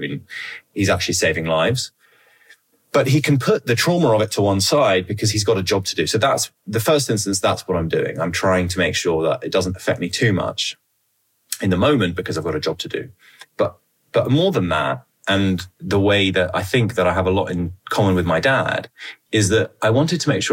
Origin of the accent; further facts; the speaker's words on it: London, United Kingdom; So I was born and raised in West London. I'm an only child.